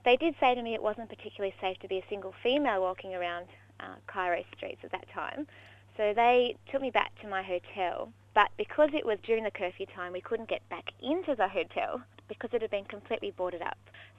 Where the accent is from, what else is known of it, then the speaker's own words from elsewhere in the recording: Sydney, New South Wales, Australia; Well, I left Brisbane, because I flew out from Brisbane even though I'm from Sydney, on the 28th of January.